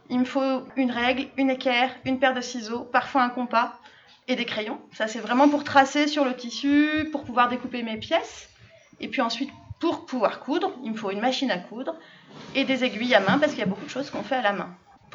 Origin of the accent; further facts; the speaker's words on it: Pays de la Loire, France; Ma région d'origine, c'est la Sarthe, la Mayenne et la Sarthe. Alors, je ne sais pas si vous voyez où c'est pas loin de la Bretagne. Je viens de là-bas